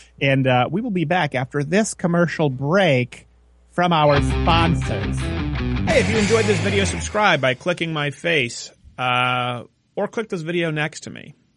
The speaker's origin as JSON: {"language": "English", "town": "Montreal", "region": "Quebec", "country": "Canada", "tie": "born or raised there", "said": "Where I was raised in Montreal, you know, we had a very large percentage of my school was Arabic."}